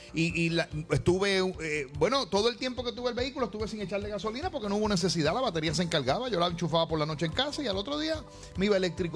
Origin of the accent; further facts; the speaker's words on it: Aguadilla, Puerto Rico; Acuérdate que yo soy un jibarito de Aguadilla y vine muerto del miedo